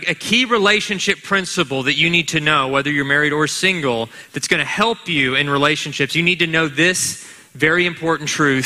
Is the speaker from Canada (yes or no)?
no; Kentucky, United States; We grew up in Kentucky, so we're all wearing Kentucky